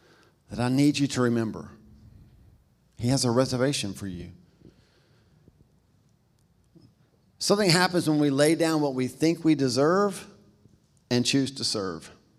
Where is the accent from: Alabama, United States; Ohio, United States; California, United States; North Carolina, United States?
North Carolina, United States; Albemarle; I'm from Albemarle, right? There's no waiting in Albemarle for anything, pretty much.